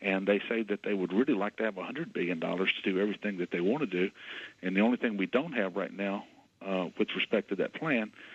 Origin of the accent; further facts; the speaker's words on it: Amite, Louisiana, United States; I've been back in Amite, my hometown, with a small country law practice since then.